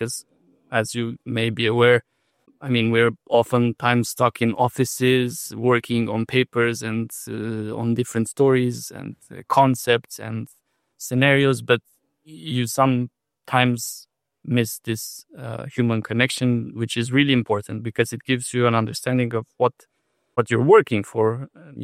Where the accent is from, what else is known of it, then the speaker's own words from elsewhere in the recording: Romania; I come from Romania, which is a country that joined more recently, let's say, the club of EU member states.